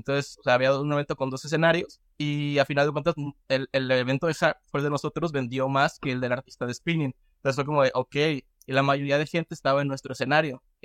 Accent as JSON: {"language": "Spanish", "town": "Guadalajara", "region": "Jalisco", "country": "Mexico", "said": "No, yo soy de Guadalajara."}